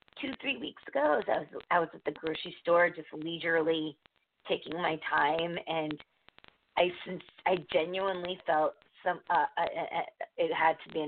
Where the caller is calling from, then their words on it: Connecticut, United States; from Connecticut.